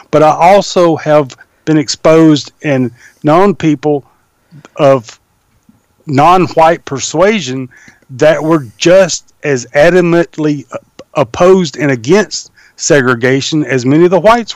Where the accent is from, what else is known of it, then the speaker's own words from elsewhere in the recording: the South, United States; I grew up in the South in the 70s.